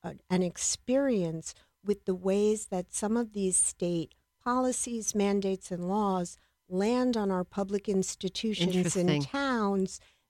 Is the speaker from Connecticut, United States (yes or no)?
yes; Norwalk, Connecticut, United States; my mother taught in Norwalk. We grew up in Norwalk, and it was really nice to be anywhere.